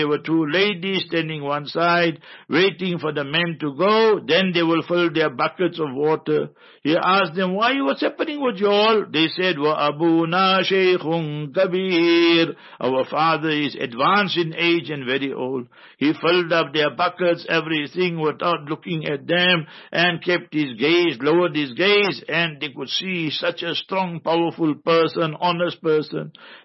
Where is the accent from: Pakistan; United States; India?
Pakistan; moved away as an adult; You see, me, I came for holiday from Pakistan, 1979, with Allah's mercy. I came twice, 76 I came and 79.